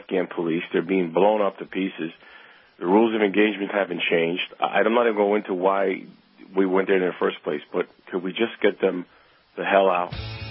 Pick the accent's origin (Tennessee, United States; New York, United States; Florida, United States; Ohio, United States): New York, United States; If I wanted to buy a policy in my home state of New York with a high deductible